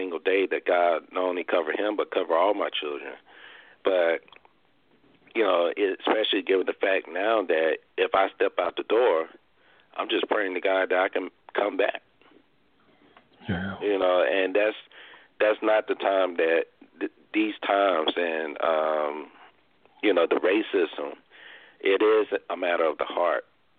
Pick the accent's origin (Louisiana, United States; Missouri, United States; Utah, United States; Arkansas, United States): Arkansas, United States; I always go back to this one faithful light in my hometown in Arkansas where I was getting off of work